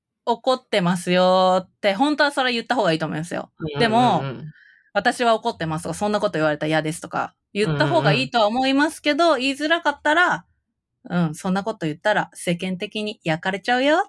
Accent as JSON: {"language": "Japanese", "region": "Kyoto", "country": "Japan", "said": "京都人ですからね。"}